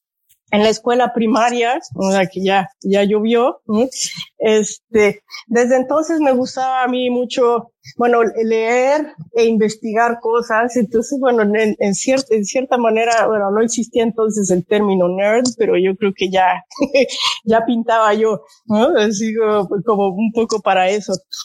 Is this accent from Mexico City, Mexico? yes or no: yes; Mexico City, Mexico; moved away as an adult; also born or lived in United Kingdom; now in Boston, United States; soy originaria de la Ciudad de México. Llevo 26 años fuera. Mis primeros 8 años los pasé en el Reino Unido haciendo estudios de posgrado y después me cambié para acá a Boston y Boston en Estados Unidos y llevo 18 años aquí, ¿no?